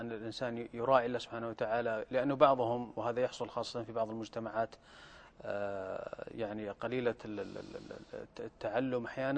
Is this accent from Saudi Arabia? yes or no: yes; Saudi Arabia; نحن أبناء المملكة العربية السعودية